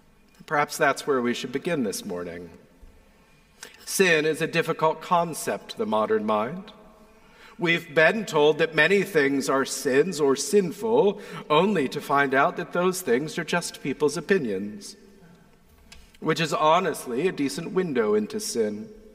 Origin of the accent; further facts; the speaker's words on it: Indiana, United States; I grew up in God's country, in Indiana, where we didn't change our time.